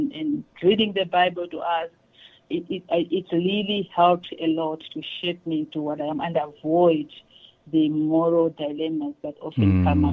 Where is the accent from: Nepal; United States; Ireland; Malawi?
Malawi; Lilongwe, Central Region; born there; I was born in Lilongwe, which is the capital city of Malawi.